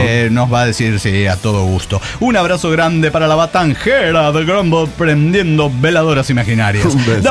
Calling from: El Bolsón, Río Negro, Argentina; del Bolsón Argentina.

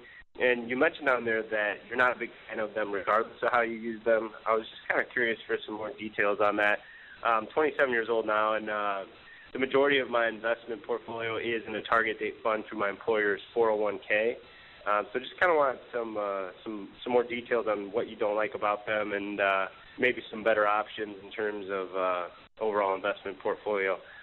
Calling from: Chicago, Illinois, United States; I'm calling from Chicago.

